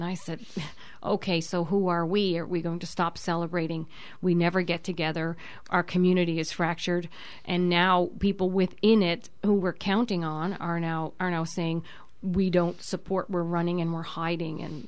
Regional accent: St. John's, Newfoundland and Labrador, Canada; St. John's, Newfoundland.

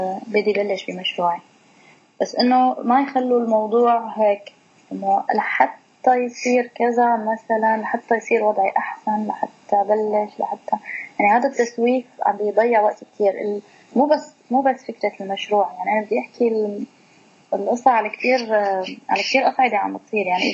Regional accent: Syria; نحن كشعب سوري عانينا كثير وعم نعاني كثير

